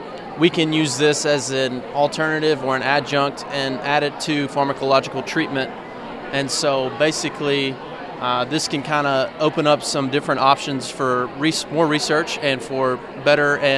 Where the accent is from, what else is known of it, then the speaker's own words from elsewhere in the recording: West Memphis, Arkansas, United States; So I'm from West Memphis, Arkansas, originally.